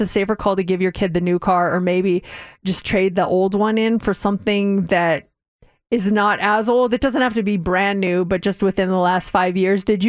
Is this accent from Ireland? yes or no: no; Denver, Colorado, United States; My hometown, Denver, Colorado, number 6. So we come from some pretty cool places.